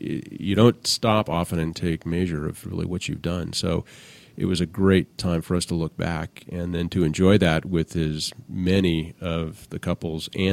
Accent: Oregon, United States; I'd always wanted to go back to my home state of Oregon.

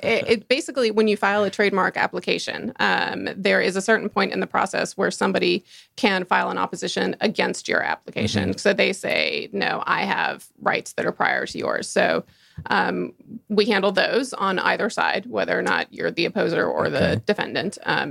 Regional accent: Atlanta, Georgia, United States; also born or lived in New York; All right. Well, I grew up in Atlanta. Actually went to high school here. And then I went up to New York for college and law school, both at NYU. So, and then I worked at a big firm there for 8 years.

